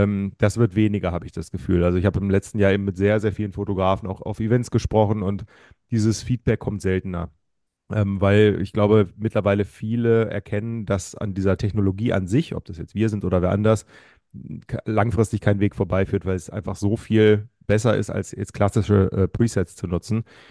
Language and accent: German; Göttingen, Lower Saxony, Germany; born there; now in Mainz, Germany; Ich war mal wieder da, ist auch meine Geburtsstadt, aber bin wohnhaft inzwischen in Mainz.